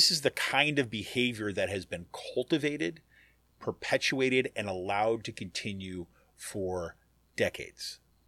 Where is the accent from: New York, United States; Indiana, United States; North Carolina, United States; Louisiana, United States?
New York, United States; Utica; Anyways, but Utica, New York is an Italian town. That's my, you kno